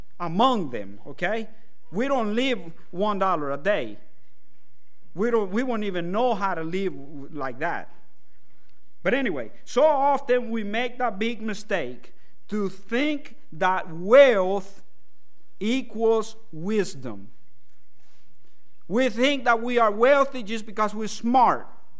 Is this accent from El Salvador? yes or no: yes; El Salvador; I grew up in El Salvador.